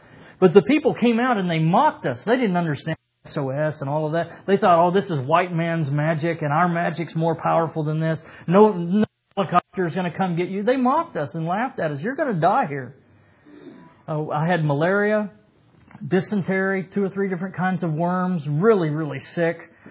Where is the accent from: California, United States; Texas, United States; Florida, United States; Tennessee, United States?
Texas, United States; Corpus Christi; But 3 months later, I was in my hometown, Corpus Christi, where I grew up, and I was telling my old good friend this story.